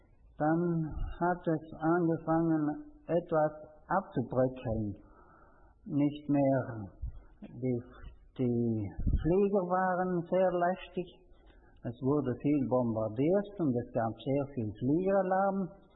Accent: Trentino-Alto Adige, Italy; Und dann sagt er, von wo kommen Sie? Sag ich, von Südtirol.

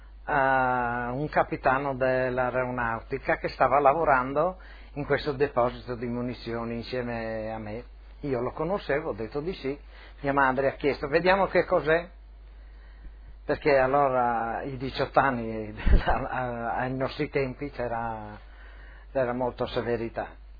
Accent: Manzano, Friuli-Venezia Giulia, Italy; born there; sono nata a Manzano nel 1927, 18 agosto, in provincia di Udine.

